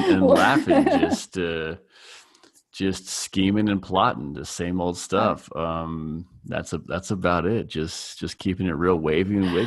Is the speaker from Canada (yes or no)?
yes; Edmonton, Alberta, Canada; My hometown of Edmonton is